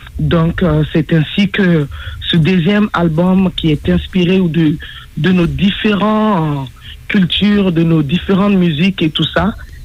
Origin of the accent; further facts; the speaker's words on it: Mali; Moi, je suis originaire du Mali. Je suis griot aussi de père et de mère.